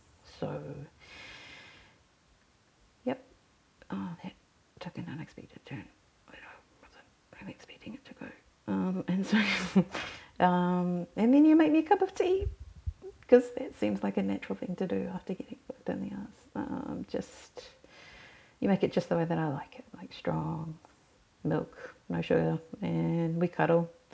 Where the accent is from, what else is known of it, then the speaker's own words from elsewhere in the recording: Australia; accent: bogan; for me it's the most common, like, bogan type of accent. Like, bogan's like the equivalent of white trash, I guess.